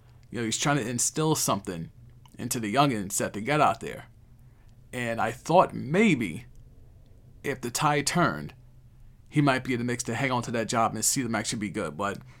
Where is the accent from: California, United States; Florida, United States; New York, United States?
New York, United States; Queens; And for those people who are from Queens, I'm from Jamaica, Queens, Hollis, Queens, Andrew Jackson football team back in the late 80s, early 90s, was a pretty relevant team.